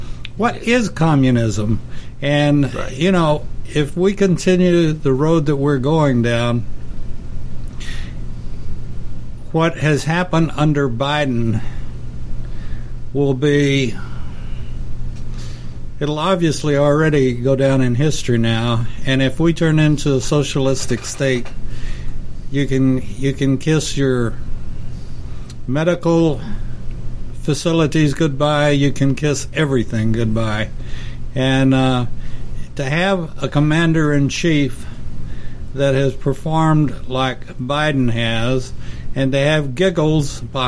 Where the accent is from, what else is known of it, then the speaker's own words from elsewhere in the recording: United States; I'm an American. Now, at my age, I'm ashamed of America.